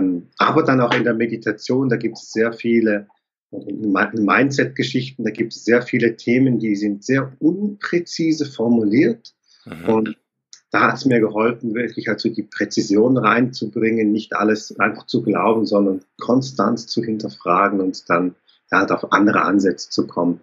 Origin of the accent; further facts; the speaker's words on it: Münsterlingen, Thurgau, Switzerland; born there; Ich bin in Münsterlingen geboren, am Bodensee.